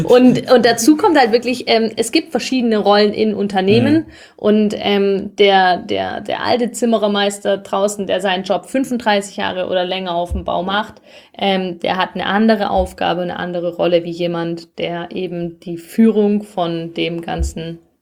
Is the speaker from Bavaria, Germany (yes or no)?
no; Stuttgart, Baden-Württemberg, Germany; wir sind beide in Zuffenhausen geboren und aufgewachsen